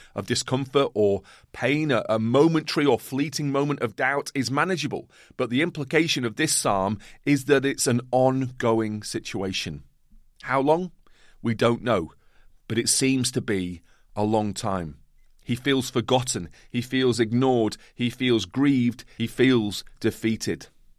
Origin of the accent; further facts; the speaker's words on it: United Kingdom; Maybe we're too British at times and don't want to overstep the mark